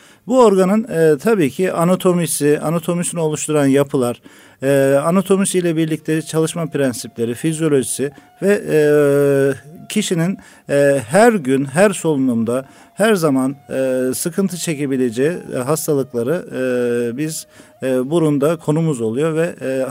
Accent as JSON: {"language": "Turkish", "region": "Istanbul", "country": "Turkey", "tie": "born or raised there", "also_born_or_lived": "Kayseri", "said": "Efendim ben 1971 doğumluyum, Kayseri doğumluyum. İstanbul'da tabii ki uzun süre yetiştik, İstanbul'da büyüdük."}